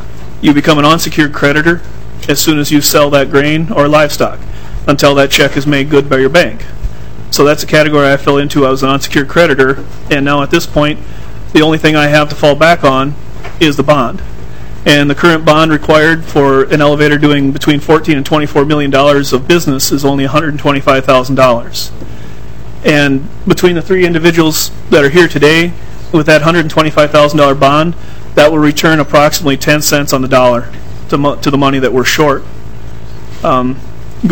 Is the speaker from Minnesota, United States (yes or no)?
yes; Porter, Minnesota, United States; I am from Porter, Minnesota.